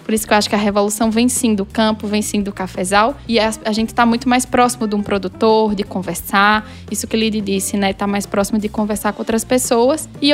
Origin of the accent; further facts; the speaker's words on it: Caruaru, Pernambuco, Brazil; moved away as an adult; Sou de Caruaru. Saí de Caruaru aos 22.